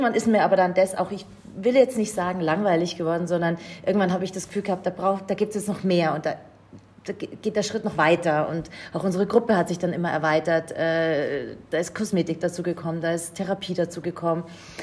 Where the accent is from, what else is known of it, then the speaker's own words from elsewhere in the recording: Munich, Bavaria, Germany; moved away as an adult; now in Austria; Ich bin weggezogen aus München, ausgewandert nach Österreich, habe in einem ganz anderen Bereich Fuß gefasst